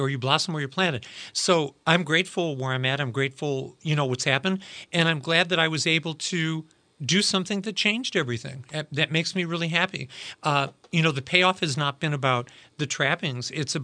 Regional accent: East Chicago, Indiana, United States; But no, I'm born and raised in East Chicago, Indiana.

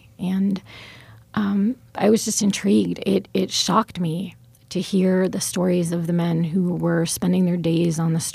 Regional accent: New York City, New York, United States; I mean, I'm from New York City. I went to college in Boston.

